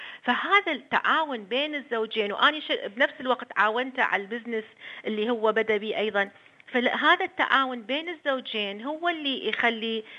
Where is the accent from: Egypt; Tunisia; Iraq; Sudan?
Iraq; moved away as an adult; now in Australia; أنا من العراق كنت دائما بالجامعة، كنت الأولى، خرجت الأولى على دورتي بجامعة الموصل، تعينت معيدة بالجامعة، درست في معهد المعلمات في دهوك وفي مدارس إعدادية، ودرست بالجامعة